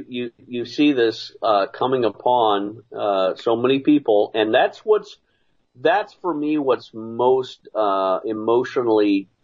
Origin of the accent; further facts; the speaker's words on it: Scotland, United Kingdom; I grew up I was born in Scotland.